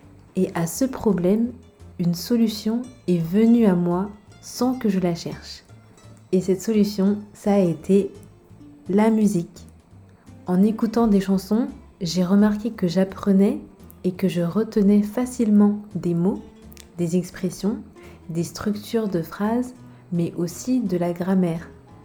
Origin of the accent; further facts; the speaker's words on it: Paris, Île-de-France, France; je suis française. Je suis née et j'ai grandi à Paris et en région parisienne et je suis passionnée d'apprentissage de langues étrangères. J'ai appris et je continue d'apprendre l'anglais, l'espagnol et le chinois mandarin.